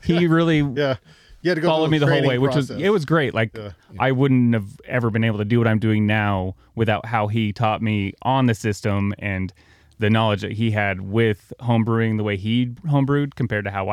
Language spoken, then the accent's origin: English; Ogden, Utah, United States; But I'm from Ogden, so I didn't want to keep driving to Salt Lake.